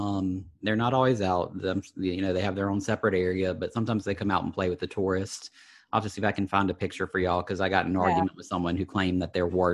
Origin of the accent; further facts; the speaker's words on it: Louisiana, United States; Yeah, so we're from Louisiana, and we know about alligators.